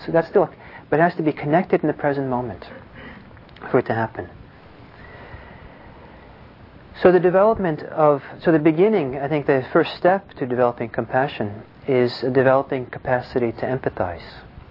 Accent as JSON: {"language": "English", "town": "Los Angeles", "region": "California", "country": "United States", "tie": "born or raised there", "said": "but growing up in Los Angeles in the 60s, you know, every day in the second or third page of the newspaper, there'd be all the photographs of all the guys who'd been killed."}